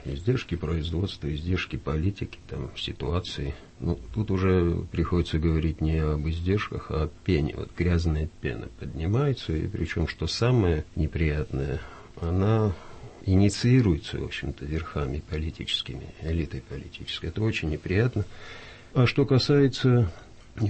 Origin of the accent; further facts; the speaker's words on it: Tbilisi, Georgia; Я, допустим, да, русский, но я урожденный тбилисец, причем тбилисец в четвертом поколении.